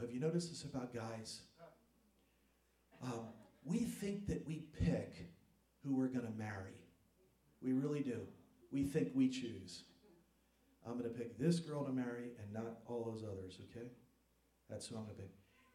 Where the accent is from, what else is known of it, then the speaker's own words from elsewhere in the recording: New York, United States; also born or lived in New Jersey; as good as any Italian mom I grew up with in New York and New Jersey.